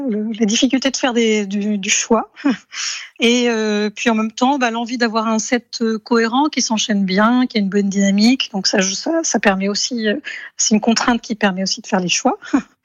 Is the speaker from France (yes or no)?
yes; Tours, Centre-Val de Loire, France; also born or lived in England; Oui, alors je suis partie de Tours, je suis allée vivre en Angleterre, je suis toujours revenue finalement.